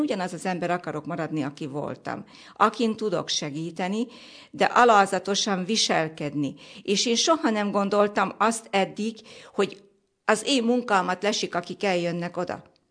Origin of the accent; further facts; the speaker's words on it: Mihálygerge, Nógrád, Hungary; a szülőfalum Mihály Gergén születtem, nagyon szeretem a szülőfalumat, a Mihály Gergi templomba